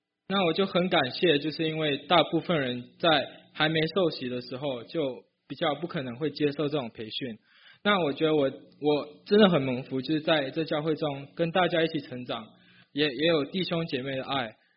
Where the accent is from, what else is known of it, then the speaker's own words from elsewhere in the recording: Malaysia; now in Vancouver, Canada; 我是从马来西亚来的，我现在在Vancouver 读SFU 读 Mechatronics Engineering，